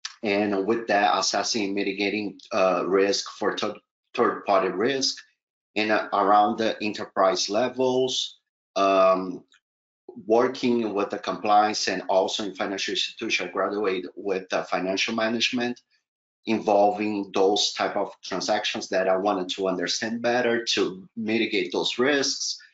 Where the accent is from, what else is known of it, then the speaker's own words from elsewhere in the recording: Brazil; I'm originally from Brazil.